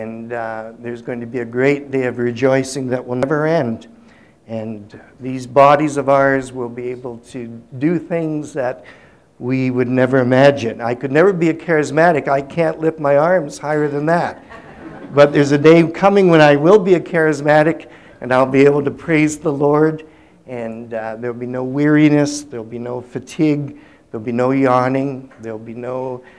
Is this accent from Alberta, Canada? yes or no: no; Hamilton, Ontario, Canada; As Mark said, we're from Hamilton. Hamilton is a lot like Pittsburgh, although you've got a better football team than we do.